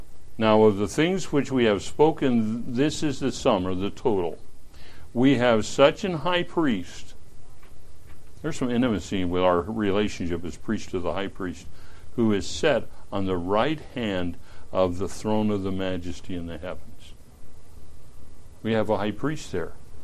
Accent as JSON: {"language": "English", "region": "Washington", "country": "United States", "said": "I'm from Eastern Washington, sort of. I understand how snakes like hot rocks."}